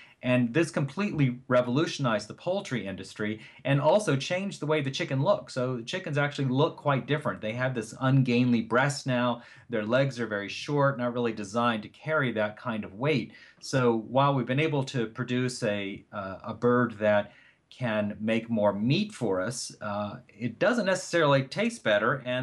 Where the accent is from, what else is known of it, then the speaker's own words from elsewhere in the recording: United States; And as an American, I find it very difficult to find other choices.